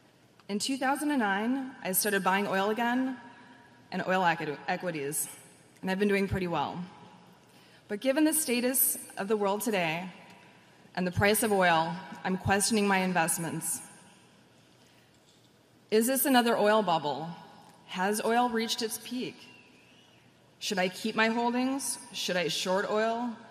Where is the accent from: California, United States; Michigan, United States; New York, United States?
California, United States; Los Angeles; I'm from Los Angeles, California.